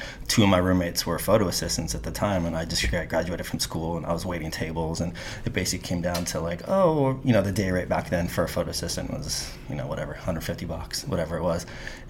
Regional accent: Carpinteria, California, United States; now in New York City, United States; Basically, Carpinteria, where we did our last podcast. So I moved literally from my parents' garage to New York City, and originally for 6 months, and now it's been 20 plus years.

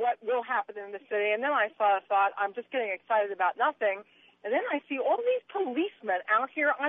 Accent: New York City, New York, United States; because I am a New Yorker. I've lived here all my life, and my home is on the Lower East Side

